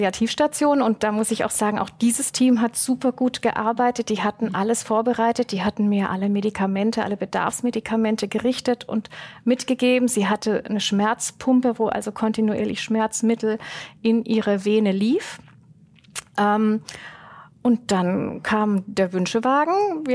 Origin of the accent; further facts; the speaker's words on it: Villingen, Baden-Württemberg, Germany; Ja, also wir kommen aus Villingen und in Villingen ist die Fasnet die fünfte Jahreszeit.